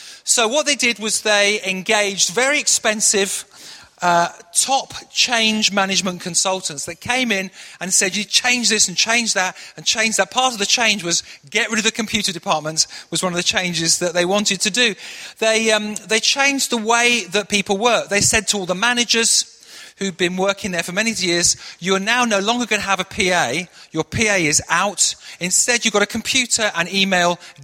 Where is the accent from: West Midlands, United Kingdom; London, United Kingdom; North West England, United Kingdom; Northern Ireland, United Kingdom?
North West England, United Kingdom; Manchester; moved away; you may not have guessed this from my accent, but actually I grew up in Manchester. And so even though I haven't lived there for 35 years, if you scratch below the surface, there is before you a northern boy standing here this morning.